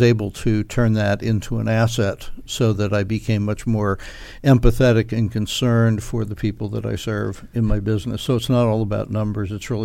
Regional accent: Boyertown, Pennsylvania, United States; also born or lived in New Jersey; I was born in New Jersey, but very quickly removed to Boyertown, Pennsylvania.

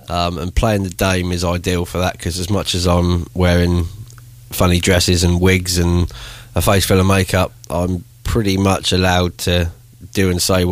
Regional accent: South East England, United Kingdom; I was born on the Isle of Wight and brought up here.

